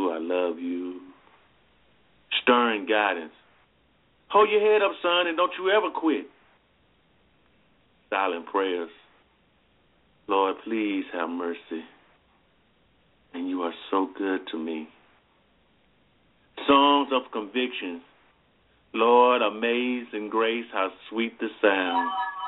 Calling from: Alabama, United States; again from Alabama.

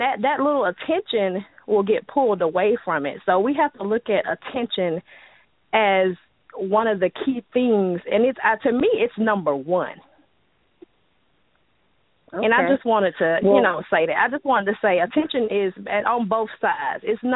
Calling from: Chattanooga, Tennessee, United States; I am calling from Chattanooga.

